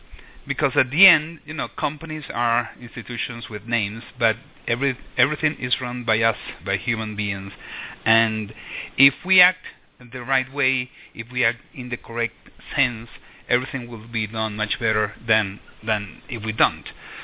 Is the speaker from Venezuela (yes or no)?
yes; Venezuela; also born or lived in United States; Well, I'm from Venezuela, and except for a short period of time when I studied in the U.S., I've always lived here. And it's been very interesting because, you know, being in Latin America